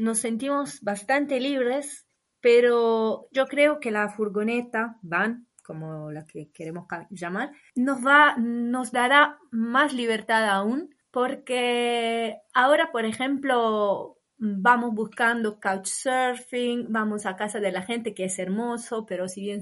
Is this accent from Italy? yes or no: yes; Italy; yo digo siempre, yo soy italiana. Mi escuela fue mi abuela.